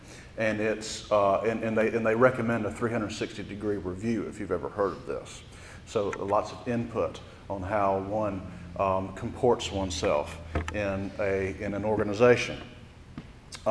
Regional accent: United States; Well, I need to fix it because I'm an American, and we have a very optimistic stance on our ability to fix things.

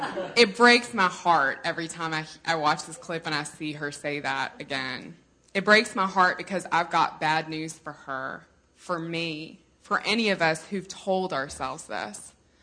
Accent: Mississippi, United States; I'm from Mississippi. I have an undergraduate degree in worrying about people going to hell.

